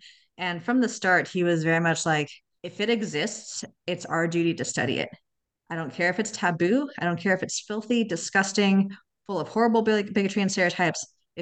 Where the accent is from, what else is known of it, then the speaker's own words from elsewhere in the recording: Los Angeles, California, United States; Yeah, so I grew up in Los Angeles. And I'm just very lucky to have parents who were classic generational hippies and were very chill and relaxed.